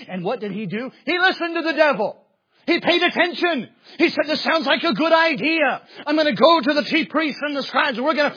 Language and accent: English; Mississippi, United States; In my hometown of Mississippi, it was 1 degree Fahrenheit.